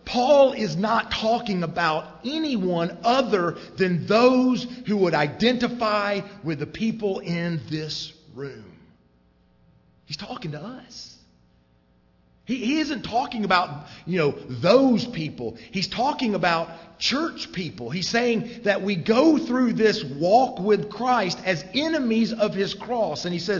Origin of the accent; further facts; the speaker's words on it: United States; Hey, you can't do this. I'm an American. I mean, we have rights.